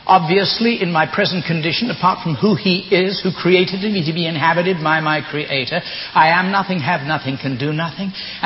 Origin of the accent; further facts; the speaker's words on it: England, United Kingdom; born there; And my face was white, and I was born in England.